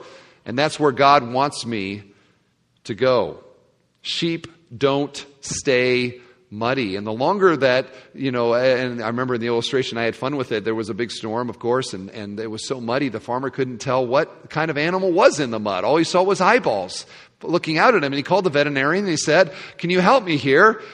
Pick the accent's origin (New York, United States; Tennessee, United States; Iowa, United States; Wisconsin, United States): Iowa, United States; I am from Iowa.